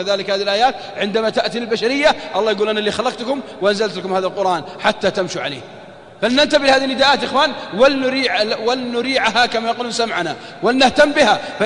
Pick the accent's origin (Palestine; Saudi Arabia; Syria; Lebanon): Saudi Arabia; Jeddah, Makkah Province; والله عندنا في جدة ما شاء الله